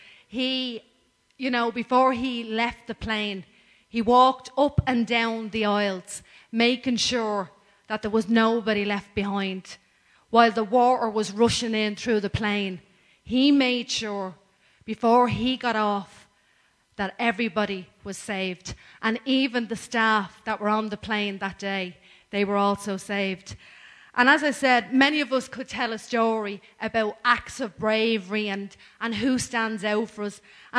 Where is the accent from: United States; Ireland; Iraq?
Ireland; Swords, Leinster; Where are you from? The north? Swords. Ah, oh, yeah, I know. I'm from there myself.